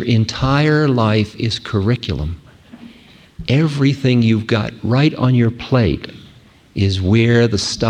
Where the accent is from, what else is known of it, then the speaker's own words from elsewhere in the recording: United States; I'm an American.